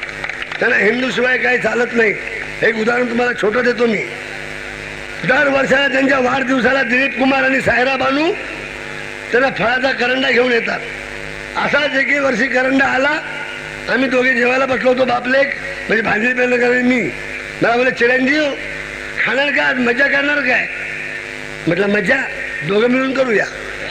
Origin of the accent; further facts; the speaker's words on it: Kolhapur, Maharashtra, India; also born or lived in Pune; माझा जन्म जरी पुण्यामध्ये झाला असला तरी मी घडलो कोल्हापुरात ना.